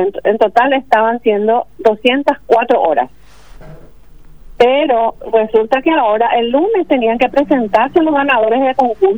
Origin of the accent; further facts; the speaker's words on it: Barrero Grande, Cordillera, Paraguay; yo soy de Barrero Grande, la ciudad de La Chipa, la capital de la República de La Chipa.